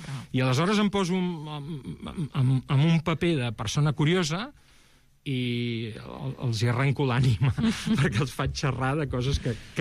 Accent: Barcelona, Catalonia, Spain; born there; jo que vaig néixer a Montjuïc

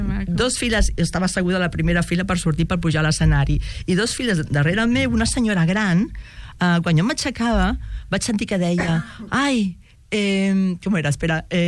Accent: Veguellina de Órbigo, Castile and León, Spain; Doncs sí, jo soc un poble que es diu Veguellina del Río Órbigo.

